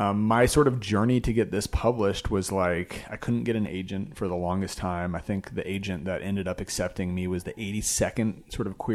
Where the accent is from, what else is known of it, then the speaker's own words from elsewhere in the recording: Glendale, California, United States; So my dad, we grew up in Glendale, California, a suburb of Los Angeles.